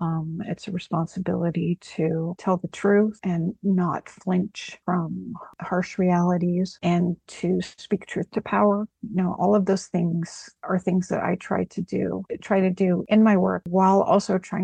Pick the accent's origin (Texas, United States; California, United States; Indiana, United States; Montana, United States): Montana, United States; I grew up in Montana, and I was born in 1970 something. At that time, and still, you know, even kind of to this day, being Native American in Montana wasn't necessarily a safe thing. So I was pretty much raised white.